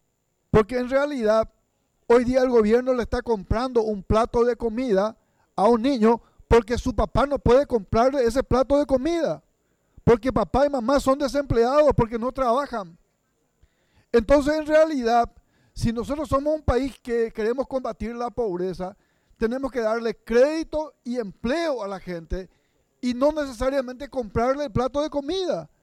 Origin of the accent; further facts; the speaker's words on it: Paraguay; hace que asumamos como paraguayos de que todo está perdido